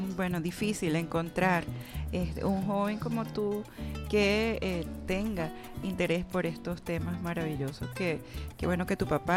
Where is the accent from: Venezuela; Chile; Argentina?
Venezuela